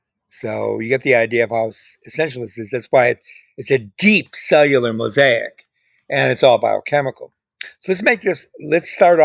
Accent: Chicago, Illinois, United States; And I grew up in Chicago, which is in the state of Illinois.

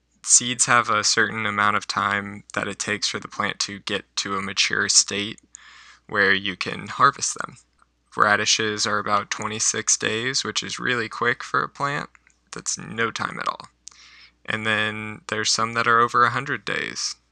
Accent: Virginia, United States; I come from Virginia, and which is about mid-coast of the eastern seaboard, and the summers are hotter, longer, and humid. But I came to Maine, and the summers are a couple months.

